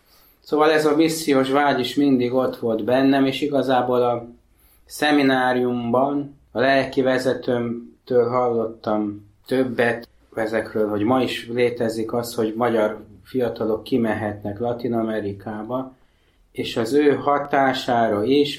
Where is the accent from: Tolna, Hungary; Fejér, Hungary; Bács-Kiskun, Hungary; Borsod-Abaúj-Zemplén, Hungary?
Tolna, Hungary; Györköny; also born or lived in Paks; 1977-ben születtem Pakson, de Paks mellett egy kis faluba, Györkönybe nőttem fel.